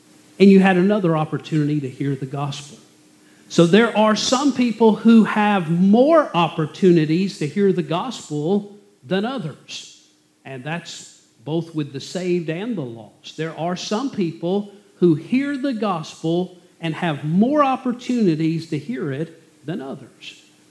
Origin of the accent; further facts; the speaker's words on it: Southern United States, United States; Growing up in the Bible Belt, in Dixie, where there's a church on every corner, we were blessed by God in His grace and in His mercy